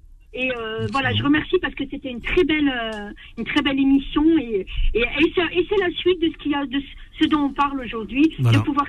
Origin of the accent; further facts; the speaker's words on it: Algeria; now in France; puisque je suis algérienne.